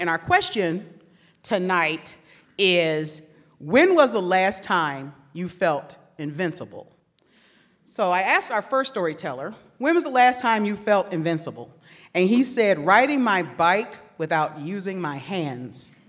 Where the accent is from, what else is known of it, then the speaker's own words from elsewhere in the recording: Detroit, Michigan, United States; So this is my second time in Santa Barbara, and I am from Detroit, Michigan. And thank you. So I bring you greetings from Detroit by saying, what up though? That's native Detroit in case you don't speak it.